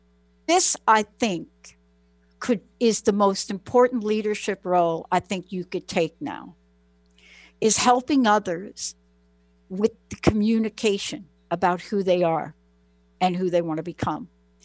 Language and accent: English; New York, United States; but I'm from New York, so I come across a little bit not.